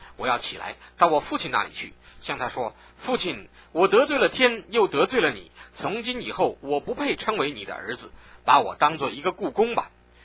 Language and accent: Chinese; China; 我们中国人尤其是一定要在一起吃饭才算真做朋友